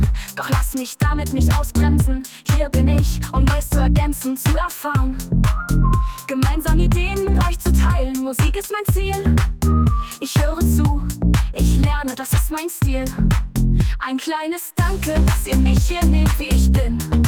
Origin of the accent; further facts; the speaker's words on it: Dortmund, North Rhine-Westphalia, Germany; Ich bin 46 Jahre alt, bald leider bereits 47. Ich komme aus Dortmund in NRW, NRW.